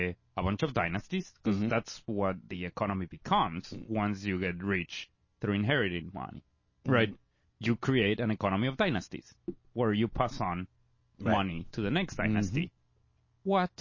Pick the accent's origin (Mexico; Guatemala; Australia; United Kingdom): Guatemala; If you want a reference, Guatemala, my home country, one of the most unequal places I've been, is 52.